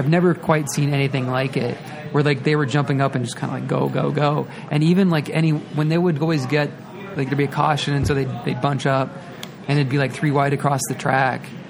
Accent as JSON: {"language": "English", "region": "Iowa", "country": "United States", "tie": "born or raised there", "said": "I remember when I was very, very little, growing up in Iowa, my dad's uncle, so they were much older than I was, they would watch NASCAR on the Sun."}